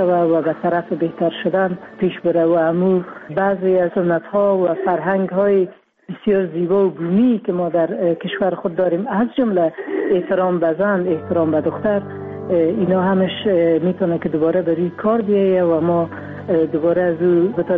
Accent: Afghanistan

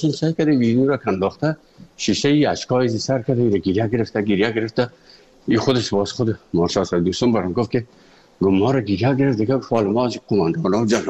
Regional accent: Afghanistan; moved away; also born or lived in Moscow; از افغانستان برامدیم آمدیم سه مسکو 4 سال مسکو

